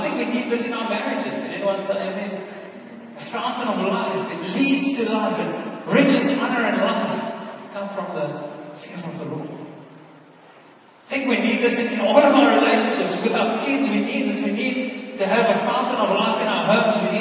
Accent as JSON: {"language": "English", "country": "Ecuador", "tie": "born or raised there", "said": "But I'm so thankful that I grew up in Ecuador"}